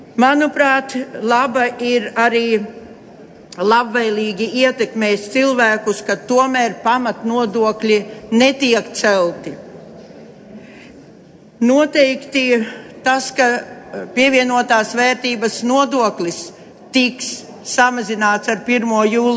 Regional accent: Latgale, Latvia; Tā kā es nāku no Latgales, ikdienā es saskatu tās problēmas

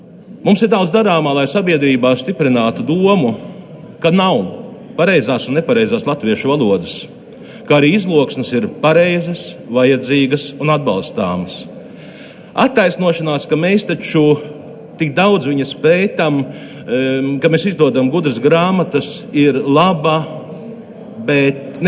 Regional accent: Varakļāni, Latgale, Latvia; Es esmu no Latgales, no Varakļāniem, kuri traģiskas politiskas kļūdas deļi tika atrauti no Latgales, pavisam nesen. Bet esot Latgalī

